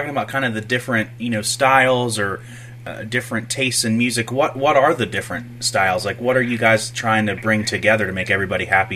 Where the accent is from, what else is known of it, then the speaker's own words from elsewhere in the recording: Philadelphia, Pennsylvania, United States; I'm from Philadelphia